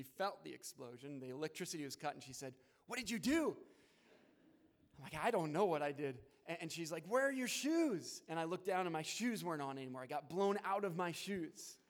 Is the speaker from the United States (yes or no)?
no; Spruce Grove, Alberta, Canada; now in Romania; I'm from Edmonton, and one of those is I grew up in the city of Spruce Grove, just outside of Edmonton.